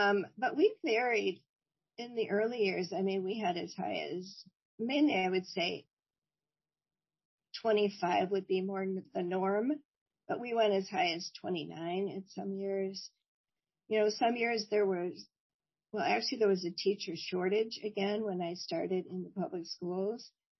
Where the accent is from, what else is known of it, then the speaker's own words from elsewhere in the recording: Oak Park, Illinois, United States; I grew up in Oak Park, Illinois, a suburb of Chicago.